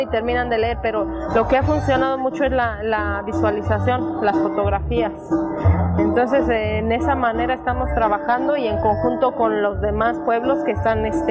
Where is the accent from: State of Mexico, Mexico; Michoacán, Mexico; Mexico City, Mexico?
State of Mexico, Mexico; San Lorenzo Huitzizilapan; Vengo de San Lorenzo Huitzilapa